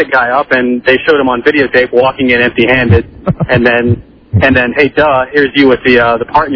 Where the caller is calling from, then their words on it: Baltimore, Maryland, United States; The friendly confines of Baltimore.